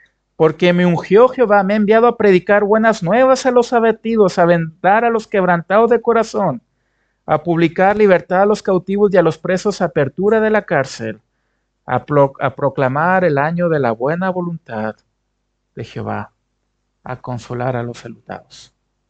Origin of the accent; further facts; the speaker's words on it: Mexico; Yo vengo de México. ¿Y qué pasa por el huso horario? Allá están 7 horas antes.